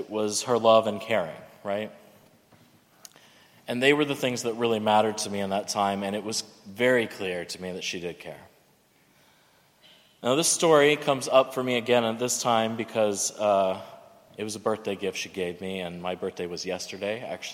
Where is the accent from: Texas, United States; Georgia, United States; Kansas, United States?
Texas, United States; And I grew up in Texas, so it's not that different.